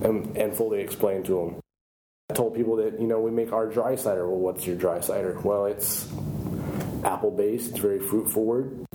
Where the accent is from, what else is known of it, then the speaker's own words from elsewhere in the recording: Texas, United States; now in Portland, United States; I'm Texan born and raised.